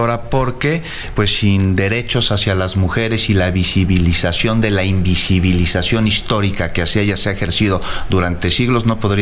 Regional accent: Mexico; todos somos mexicanos

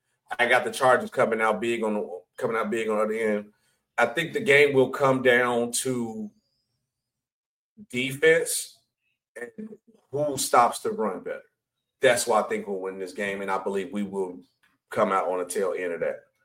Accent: Chicago, Illinois, United States; I support the Bears because I'm from Chicago.

